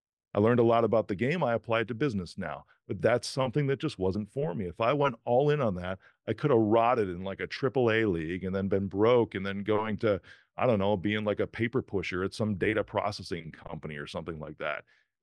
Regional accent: Ireland; first off, I'm not black and I'm not from Kenya, right? I'm a white Irish dude.

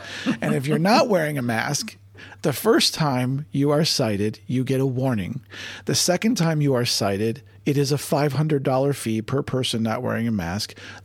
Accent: Ohio, United States; when I grew up in Ohio

